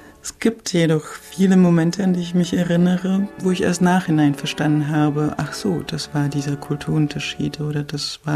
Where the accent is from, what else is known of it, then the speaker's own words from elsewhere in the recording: Czechia; German is a second language; now in Germany; Wo ich herkomme, war auf einmal fremd. Ich konnte es nicht verstehen. Die Ausrichtung der tschechischen Regierung